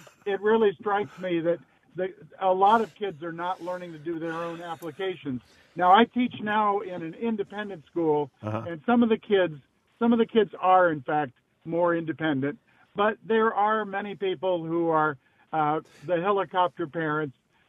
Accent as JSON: {"language": "English", "town": "Topeka", "region": "Kansas", "country": "United States", "tie": "born or raised there", "said": "But I also want to tell you that when I was 7 years old and growing up in Topeka, Kansas"}